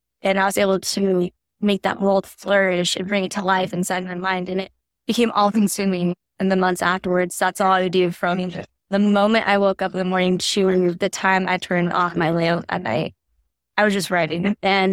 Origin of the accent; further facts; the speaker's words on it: Madera, California, United States; I grew up in a bookstore. My grandma introduced me to local books and bagels in Madera, California